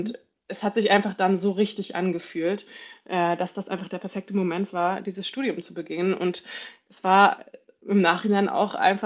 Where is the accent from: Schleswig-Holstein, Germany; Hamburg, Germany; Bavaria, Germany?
Schleswig-Holstein, Germany; Und dann kam ich aber zurück in meine Heimat, Nähe Kiel, und habe gemerkt, so mit dieser negativen Einstellung habe ich keine Freude mehr hier in Norddeutschland zu sein